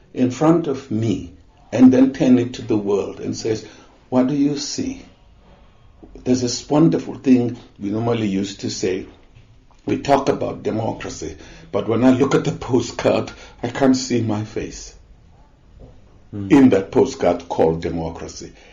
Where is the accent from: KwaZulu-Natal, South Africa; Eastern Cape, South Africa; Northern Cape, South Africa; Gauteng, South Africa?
Eastern Cape, South Africa; Port Elizabeth; I come from Port Elizabeth. In 1820, the British settlers landed there.